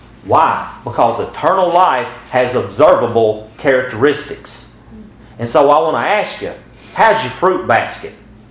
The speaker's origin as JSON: {"language": "English", "region": "the South", "country": "United States", "tie": "born or raised there", "said": "Well, I was raised in the South."}